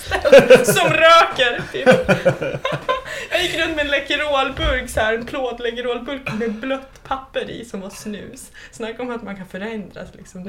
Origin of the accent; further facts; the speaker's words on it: Röbäck, Västerbotten County, Sweden; jag sprang ju många gånger i Röbäcksskogen, alltså där vi är uppvuxna då, där även Per Elofsson bor.